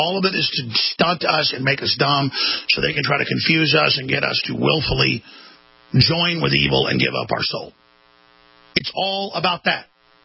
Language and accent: English; Dallas, Texas, United States; Growing up in Dallas around rich people, I thought it was just there.